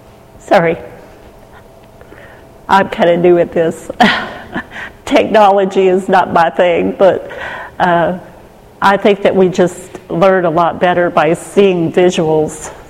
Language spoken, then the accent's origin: English; Texas, United States; But us Texans, they give us a little freedom in Israel to say Adonai. They know we're from Texas or south somewhere.